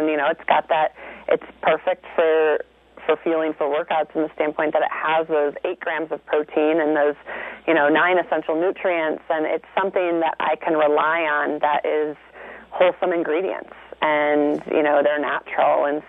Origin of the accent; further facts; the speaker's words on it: Minnesota, United States; growing up, I grew up in Minnesota. We had a milkman all the way into my 20s.